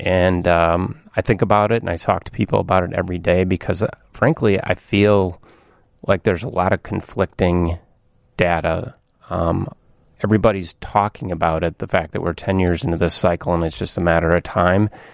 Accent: Chicago, Illinois, United States; being a Chicagoan, we all like to think that it was ours to lose.

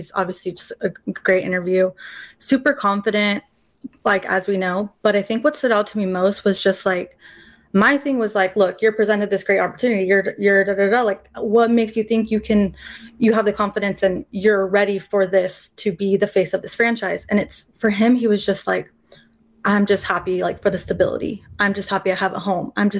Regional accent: Bakersfield, California, United States; also born or lived in San Diego; I was born in San Diego, grew up in Bakersfield, and then like have family all in LA and Southern California.

